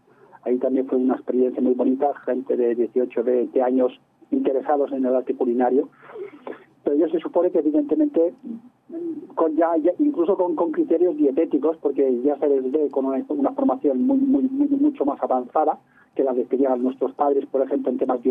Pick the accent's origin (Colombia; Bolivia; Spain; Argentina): Spain; Mallorca, Balearic Islands; yo, pues, sabéis que vengo de una isla de Mallorca, en donde hay un grupo llamado Chuetas, que son descendientes de judíos conversos, y que a lo largo de la historia, hasta recientemente, pues han sido perseguidos, o hemos sido perseguidos de una manera visceral